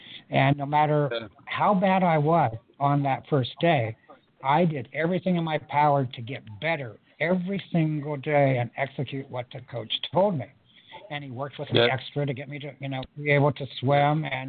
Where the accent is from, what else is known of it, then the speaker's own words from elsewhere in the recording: United States; in 1984, Los Angeles, you know, unfortunately for me, it was my home country.